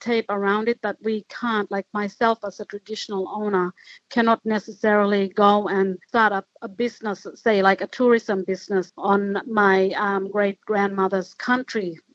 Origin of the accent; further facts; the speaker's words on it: Aurukun, Queensland, Australia; growing up in Arakoon, I've already been welcomed onto country by the old people when I was younger.